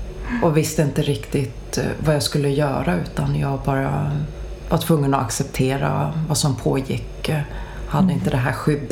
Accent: Tyresö, Stockholm County, Sweden; För att jag kan se resan som jag har gjort sen min uppväxt i Tyresö.

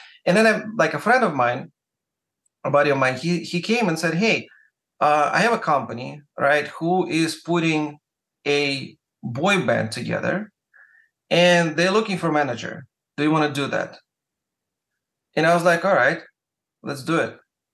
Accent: Russia; moved away as an adult; now in Los Angeles, United States; I'm coming from Russia, which is cold already.

